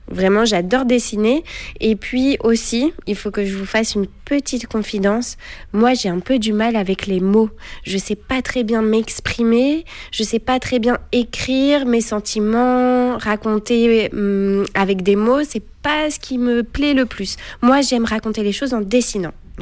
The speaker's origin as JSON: {"language": "French", "town": "Paris", "region": "Île-de-France", "country": "France", "tie": "born there", "said": "j'ai 36 ans, je suis née à Paris et je vis encore à Paris."}